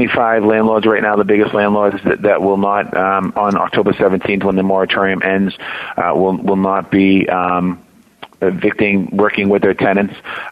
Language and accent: English; Dorchester, Massachusetts, United States; You know, I grew up in Dorchester. I live in Dorchester. I grew up on a street that every house in the street's a three family.